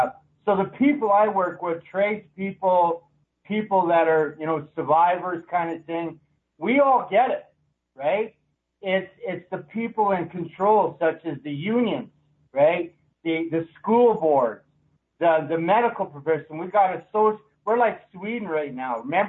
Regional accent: Alberta, Canada; I'm from Canada here, Alberta.

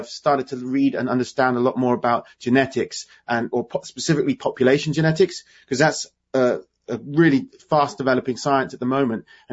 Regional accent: England, United Kingdom; because I'm English and I was very interested in my own history.

